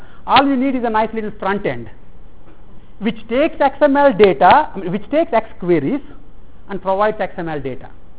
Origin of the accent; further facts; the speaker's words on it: India; first language Telugu; English is a second language; until then my education was in Telugu, which is my mother tongue.